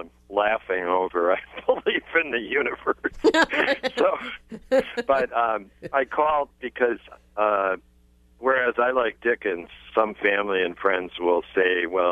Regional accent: United States; as an American

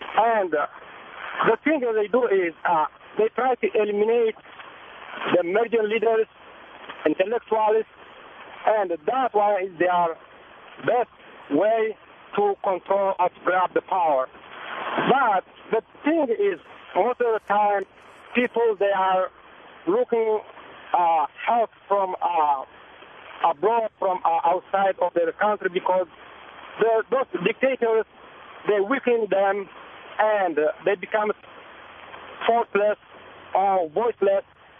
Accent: Eritrea; now in Milwaukee, United States; I'm originally from East Africa, Eritrea, and we have the same dictator about almost 20 years

